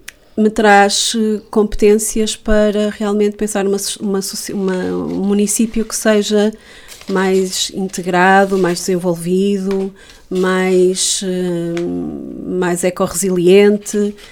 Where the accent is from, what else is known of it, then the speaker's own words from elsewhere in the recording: Vila do Conde, Porto, Portugal; Eu lembro-me quando era pequena em Vila do Conde, realmente havia... Vila do Conde cresceu muito enquanto cidade, núcleo populacional.